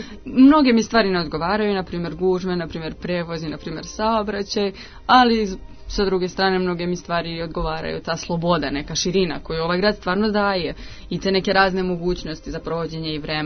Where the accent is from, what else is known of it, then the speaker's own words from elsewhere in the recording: Čačak, Šumadija and Western Serbia, Serbia; now in Belgrade, Serbia; Kuća je definitivno Čačak.